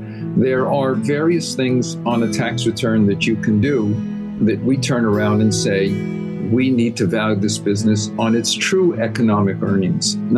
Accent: Montreal, Quebec, Canada; now in United States; I'm originally from Montreal, which is why I speak a little bit funny. So I'm a chartered accountant. And in doing that, I had to qualify by speaking French fluently as well as English. And I moved to Jersey

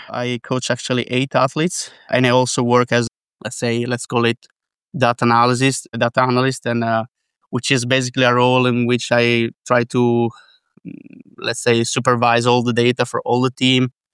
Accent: Italy; English is a second language; Oh yeah, actually … from Italy.

